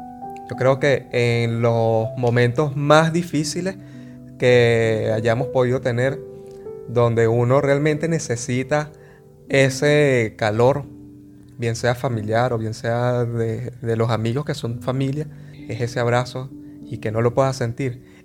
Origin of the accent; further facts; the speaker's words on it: Venezuela; nosotros, por lo menos como venezolanos, y hablo de acá de nosotros